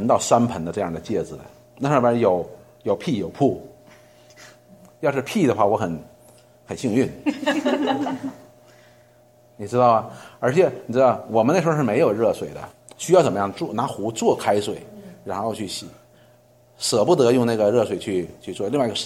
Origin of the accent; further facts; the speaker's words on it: China; 有很多人都责怪我们中国人